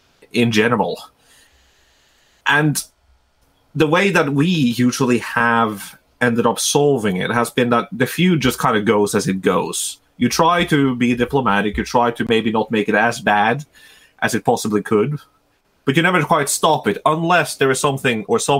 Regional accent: Norway; English is a second language; this is from the perspective of someone born and raised in Norway in a small rural community.

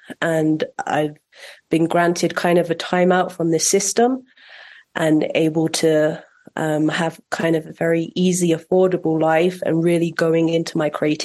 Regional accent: Coventry, West Midlands, United Kingdom; moved away; I'm an artist. I was born and raised in Coventry. After the death of my parents, I left there quite young

